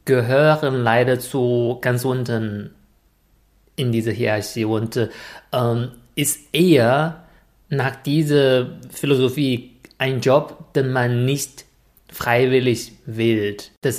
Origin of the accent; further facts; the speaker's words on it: China; German is a second language; aber für mich als Chinese, ich glaube, ich persönlich habe einige Dinge so sozusagen underrated.